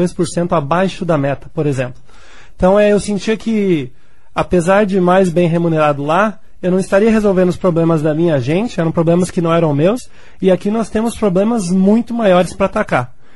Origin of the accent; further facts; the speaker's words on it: Cascavel, Paraná, Brazil; crescendo aqui em Cascavel, até os 20 anos eu morei aqui